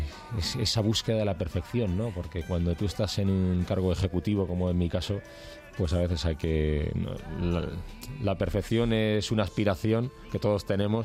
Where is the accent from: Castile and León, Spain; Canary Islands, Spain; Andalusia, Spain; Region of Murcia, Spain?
Andalusia, Spain; Seville; Somos de Sevilla.